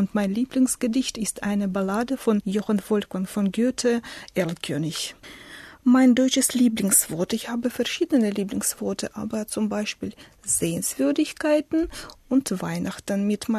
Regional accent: Saransk, Mordovia, Russia; German is a second language; ich komme aus Russland, aus der Stadt Saransk. Ich bin geboren im Jahre 1975 in Russland.

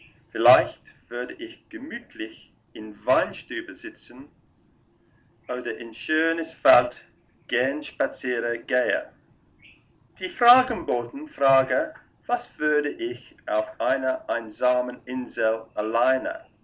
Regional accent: London, United Kingdom; German is a second language; now in Darwin, Australia; Ich komme aus England und war in 1951 in London geboren. Aber jetzt wohne ich in Darwin, einer Hauptstadt in Nordaustralien. Darwin ist in die Tropen und das Wetter ist ziemlich heiß.

